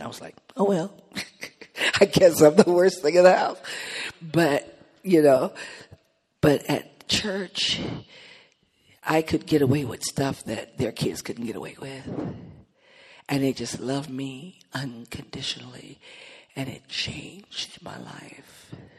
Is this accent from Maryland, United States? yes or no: no; Michigan, United States; We were in church, my old church that I grew up in Michigan.